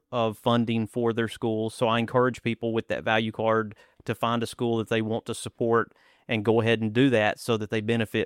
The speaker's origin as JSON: {"language": "English", "town": "Rogersville", "region": "Alabama", "country": "United States", "tie": "born or raised there", "said": "because growing up in Rogersville in the Anderson area"}